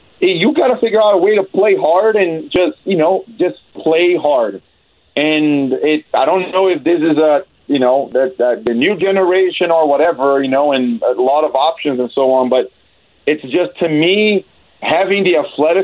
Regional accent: United States; now you guys don't have to spend on international calls because I'm an American guy, right?

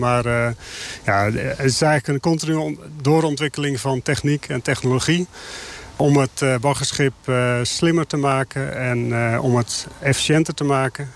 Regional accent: Netherlands; Dat heeft alles te maken met onze historie als Hollanders in het eeuwige gevecht tegen water, zullen we maar zeggen.

